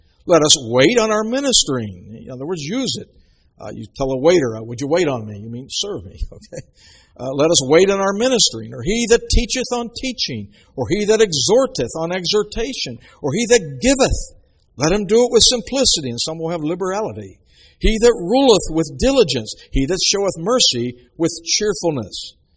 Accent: Ocean City, New Jersey, United States; when in my hometown of Ocean City, we had permission to go up on the boardwalk

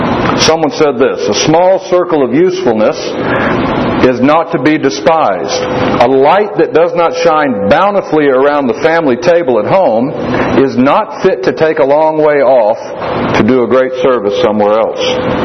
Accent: Florida, United States; he was baptized and started preaching not far from where I grew up in Florida.

